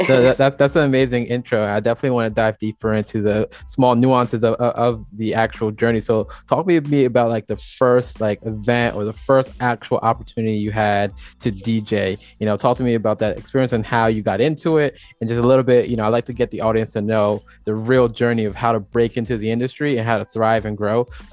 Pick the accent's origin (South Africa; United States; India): United States; New Jersey; I'm also from Jersey and I'm in a fraternity.